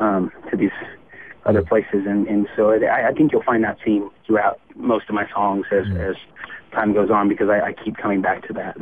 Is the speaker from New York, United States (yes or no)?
no; Eugene, Oregon, United States; I growing up in Eugene or going to school there and stuff, there's just a very collective group of people there.